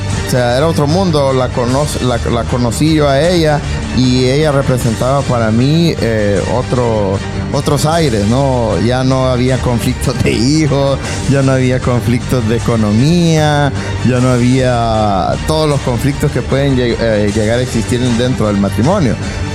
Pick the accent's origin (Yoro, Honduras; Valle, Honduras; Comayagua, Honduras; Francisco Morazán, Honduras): Francisco Morazán, Honduras; Tegucigalpa; now in San Pedro, Honduras; que nos obligó a ella a venirse a trabajar acá a San Pedro. Nosotros somos de Tegucigalpa.